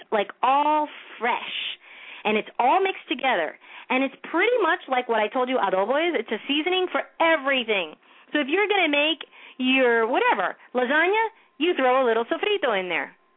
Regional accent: Miami, Florida, United States; I'm Puerto Rican, but I grew up in Miami, so I'm kind of Cuban

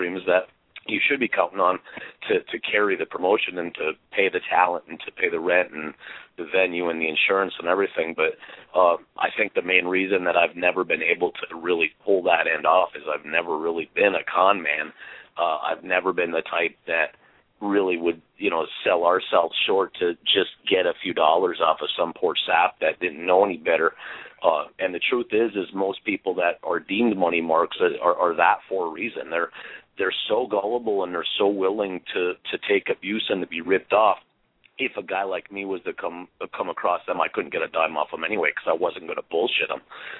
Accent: Midwest, United States; very southern based, even though I grew up in the Midwest.

